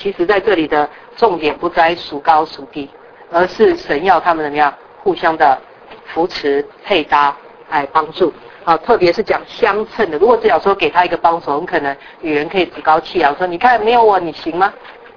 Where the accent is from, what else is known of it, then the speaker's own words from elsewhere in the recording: China; 我想到我们中国人聪明，早就有一个成语说一个门当户对